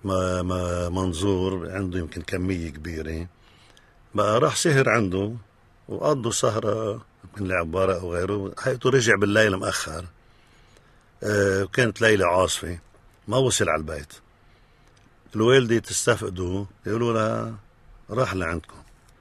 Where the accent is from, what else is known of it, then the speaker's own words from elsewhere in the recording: Roum, South Governorate, Lebanon; أنا من بلدة روم، قضاء جزين في الجنوب، فإذا أنا جنوبي وافتخر بهالصفة هيدي. ولدت في ضيعتي سنة 1930 بعشرين أيلول.